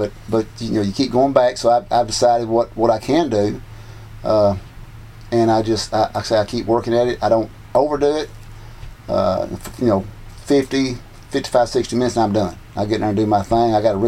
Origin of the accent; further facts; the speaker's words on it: Jackson, Tennessee, United States; I am from Jackson, Tennessee.